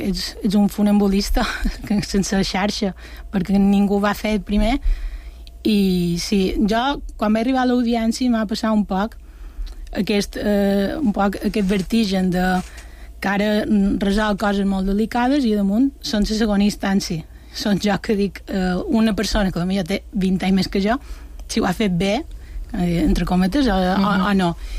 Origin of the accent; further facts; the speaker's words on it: Sa Pobla, Balearic Islands, Spain; Jo vos he de dir que jo som de Sa Pobla